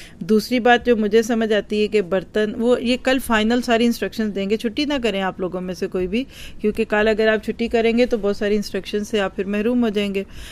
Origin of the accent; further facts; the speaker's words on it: Pakistan; चाय के बगैर हम पाकिस्तानी लोग चलते